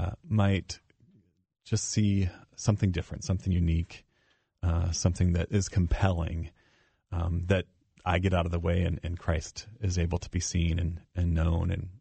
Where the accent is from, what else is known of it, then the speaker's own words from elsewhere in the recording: Michigan, United States; I grew up in Michigan, but there was an organization called Youth Encounter.